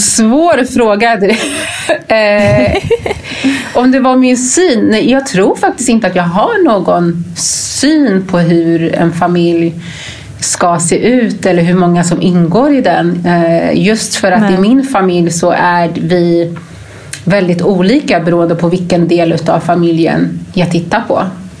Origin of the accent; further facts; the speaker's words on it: Gambia; jag är ju ursprungligen från Gambia.